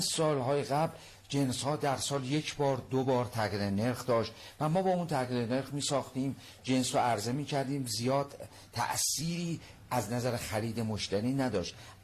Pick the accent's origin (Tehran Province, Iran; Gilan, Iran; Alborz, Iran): Alborz, Iran; Karaj; also born or lived in Garmsar; من چون پدرم کارمند وزارت دادگستری بوده، من در گرمسار به دنیا اومدم اما گرمسار رو ندیدم، چون یک ساله که بودم پدرم به کرج اومده